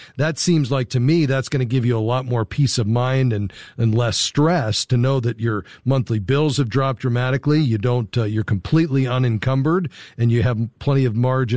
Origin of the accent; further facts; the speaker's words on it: Florida, United States; I grew up in South Florida, so I know how appealing that is.